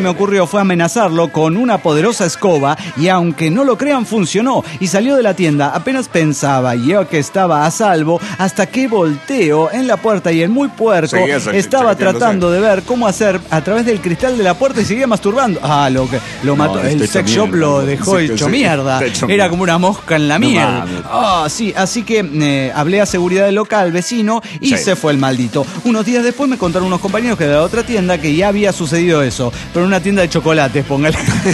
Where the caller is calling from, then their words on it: Mexico City, Mexico; del DF mexicano.